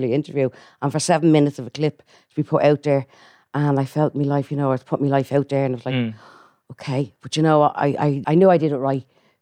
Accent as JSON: {"language": "English", "town": "Coolock", "region": "Leinster", "country": "Ireland", "tie": "born or raised there", "also_born_or_lived": "Manchester", "said": "I'm originally from Coolock, Kilmore. I was born in Manchester and we moved over here when I was four."}